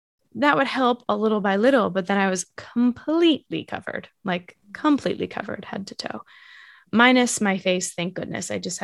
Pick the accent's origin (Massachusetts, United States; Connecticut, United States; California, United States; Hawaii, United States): Massachusetts, United States; now in New York City, United States; I'm originally from Massachusetts, south of Boston, north of Providence. But now I live in New York City, just outside of the city in Queens, and I work in the city.